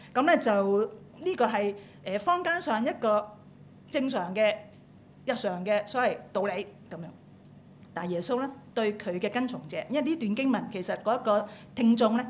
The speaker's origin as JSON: {"language": "Cantonese", "country": "China", "said": "我哋中國人咧有個哲學家嚇"}